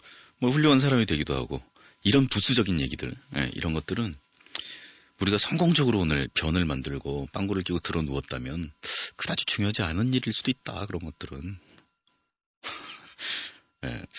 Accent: South Korea; born there; 나는 지금 이 시대에 대한민국에서 태어난 거 좀 힘들어.

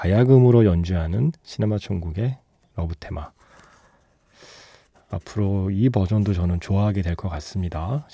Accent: South Korea; 정말 그 전까지는 국악은 제가 한국인임에도 불구하고 내가 국악을 들을 일은 없을 것 같아 라고 생각을 하고 살던 사람이거든요

